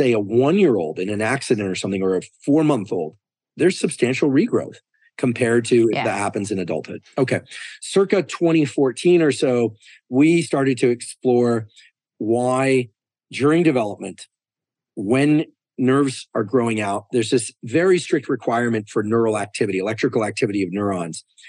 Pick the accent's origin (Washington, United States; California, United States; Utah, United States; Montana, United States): California, United States; Stanford; born there; I was born in Stanford Hospital. So I'll probably die at Stanford, but hopefully a long time from now.